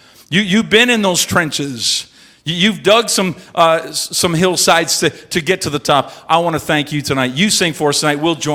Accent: Simcoe, Ontario, Canada; born or raised there

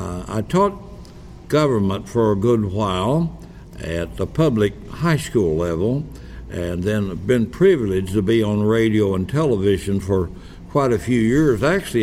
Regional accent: Kentucky, United States; also born or lived in Indiana; But I was born in Indiana, lived, my folks went back to Kentucky when I was just about 4 years old, and lived there till I was about 10.

